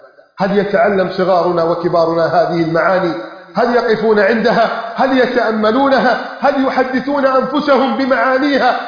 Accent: Egypt

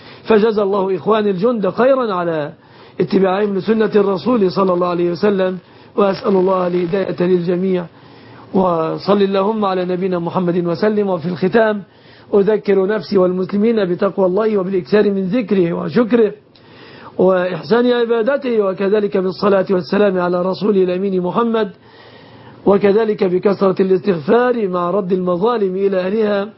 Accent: Egypt; بلادنا مصر

